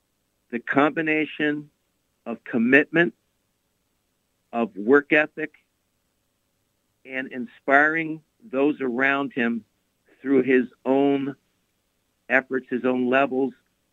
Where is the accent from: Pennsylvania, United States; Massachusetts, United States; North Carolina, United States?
Pennsylvania, United States; Lancaster; And my father, and I'm from Lancaster, and my father, big athletics fan